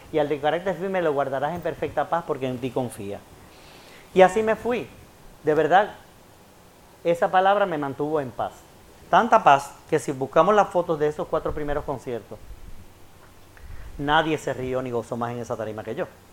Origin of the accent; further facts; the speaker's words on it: Dominican Republic; moved away; Cuando nos fuimos de aquí, de República Dominicana, yo ese día decidí ingresar a mi mamá, que estaba muy enferma.